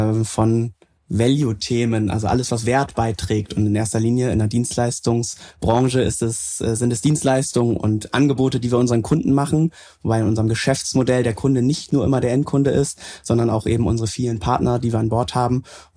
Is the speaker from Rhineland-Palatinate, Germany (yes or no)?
no; Bremen, Germany; komme ursprünglich aus dem Norden, das heißt, ich bin ein Nordlicht in Bremen, groß geworden, aufgewachsen